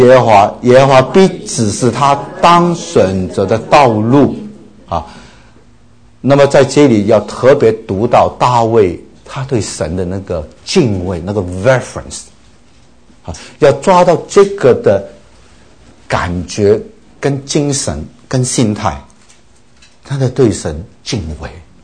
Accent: China; 特别我们中国人从小我们的感情都是被捆锁的、被压抑的，所谓三代同堂就更糟了。

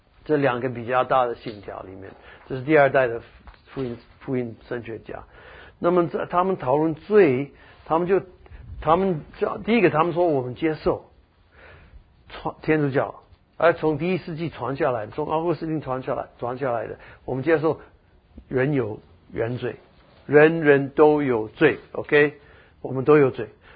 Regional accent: United States; 因为我是一个美国人，我是要申报所得税

